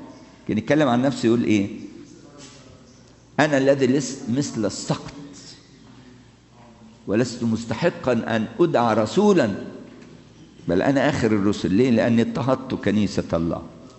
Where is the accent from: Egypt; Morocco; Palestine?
Egypt; المصيبه اللي حصلت عندنا في مصر، الشهداء ولادنا الشباب مسيحيين ومسلمين